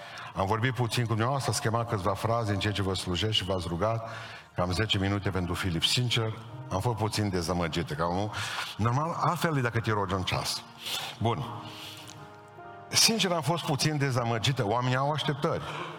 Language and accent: Romanian; Hunedoara, Hunedoara County, Romania; sunt din Hunedoara